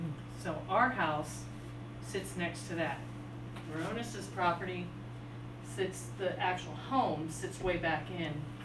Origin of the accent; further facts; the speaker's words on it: Kettering, Ohio, United States; I grew up in Kettering, Ohio, and I had a home in Centerville, Ohio for years before I married my husband